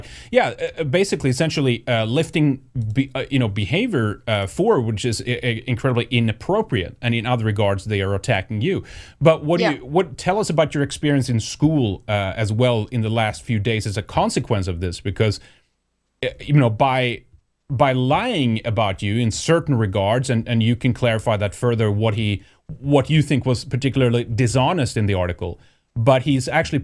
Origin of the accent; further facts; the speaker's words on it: Sweden; English is a second language; I'm Swedish, I'm from Sweden